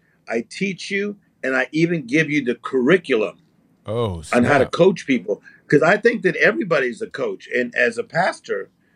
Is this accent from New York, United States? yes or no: no; Compton, California, United States; when we were raised in Compton as kids, lower income, seven people in a 2-bedroom apartment